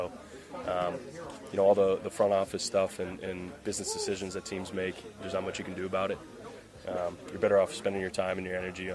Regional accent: Massachusetts, United States; I'm from just north of Boston, Massachusetts.

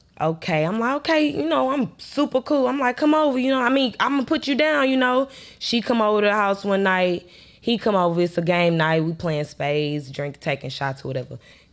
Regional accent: Galveston, Texas, United States; I'm from Galveston.

